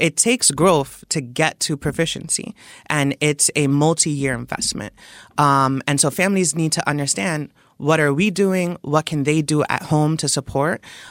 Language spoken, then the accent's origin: English; New York, United States; now in Milwaukee, United States; I'm originally from New York, and so I recently moved to Milwaukee